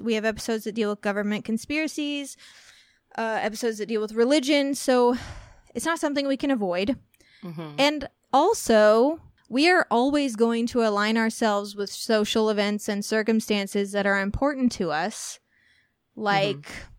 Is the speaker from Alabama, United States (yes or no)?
no; Walnut Hill, Illinois, United States; I am from Walnut Hill, Illinois, and it doesn't get much more conservative than that.